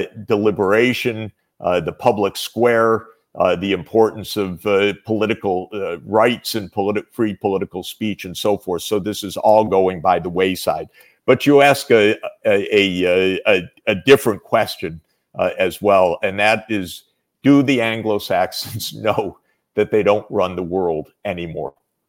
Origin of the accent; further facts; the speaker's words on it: United States; As an American, I can tell you